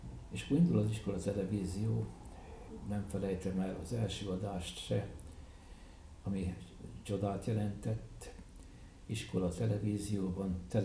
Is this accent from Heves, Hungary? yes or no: yes; Eger, Heves, Hungary; Eger az én szülőhazám, nem csak azért azt születtem, de nekem a mindent jelenti. Az összes város közül számos helyen voltam, de nekem mindig Eget jelentette az, ahová szívesen mentem haza.